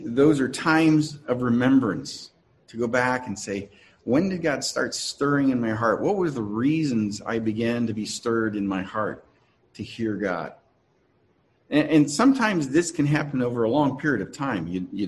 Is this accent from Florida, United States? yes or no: yes; Miami, Florida, United States; I grew up in Miami, and my dad was always dragged me out to the ocean.